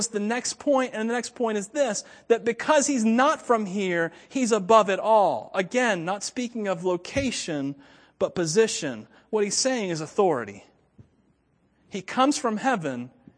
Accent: Wauchula, Florida, United States; accent: southern; I grew up in Wachula and I didn't have the accent that my classmates had, but it still rubbed off on me because I was from that geographic location.

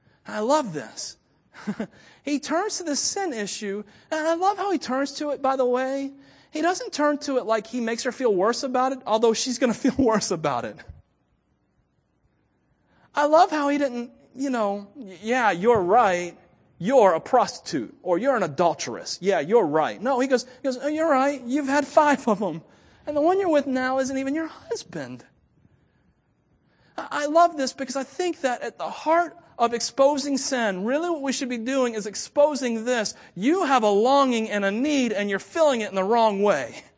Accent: Miami, Florida, United States; born there; Well, as you know, I was born in Miami to Cuban immigrants. Well, my dad was, my mom, whatever. You get what I'm saying. We spoke Spanish at home.

